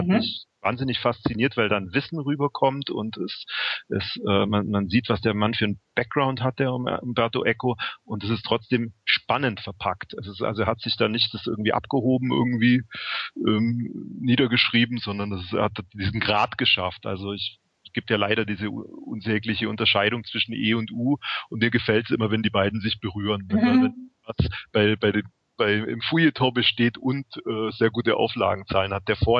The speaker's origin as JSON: {"language": "German", "town": "Memmingen", "region": "Bavaria", "country": "Germany", "tie": "born or raised there", "also_born_or_lived": "Berlin", "said": "ich bin jetzt vor 2 Monaten von Berlin nach Memmingen zurückgezogen in meine alte Heimat und da gibt es keine U-Bahn."}